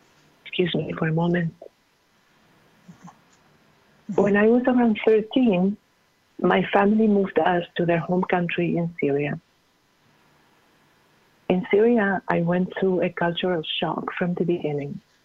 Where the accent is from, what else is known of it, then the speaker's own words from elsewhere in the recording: Venezuela; I was born and raised in Venezuela to a Syrian immigrant family.